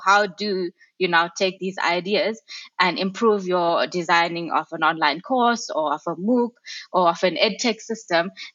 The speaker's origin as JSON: {"language": "English", "country": "South Africa", "tie": "born or raised there", "said": "So I'm born and raised in South Africa, and I actually started off as an engineer, an electrical engineer"}